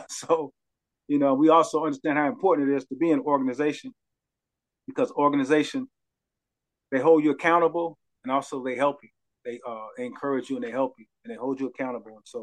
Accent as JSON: {"language": "English", "town": "Los Angeles", "region": "California", "country": "United States", "tie": "born or raised there", "lives_now": "Gary, United States", "said": "I'm pleased to be with you all in this network from my hometown, from the place where I was born, LA area. And so now I'm in the Chicago area. Actually, I'm in Gary, Indiana"}